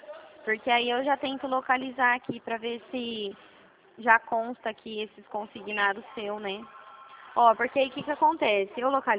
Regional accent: Dracena, São Paulo, Brazil; Eu sou aqui da região de Presidente Prudente. Eu falo da cidade de Dracena.

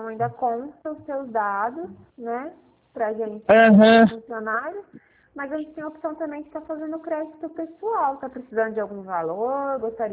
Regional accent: Pirassununga, São Paulo, Brazil; Sou de Pirassununga.

